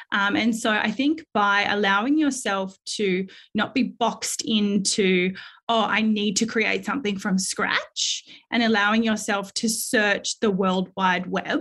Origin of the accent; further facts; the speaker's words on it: Perth, Western Australia, Australia; I do literally get my oils made in my hometown of Perth, WA, down the road from me.